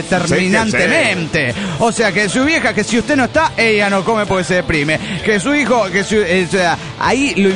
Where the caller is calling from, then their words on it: General Belgrano, Buenos Aires Province, Argentina; de General Belgrano, Argentina.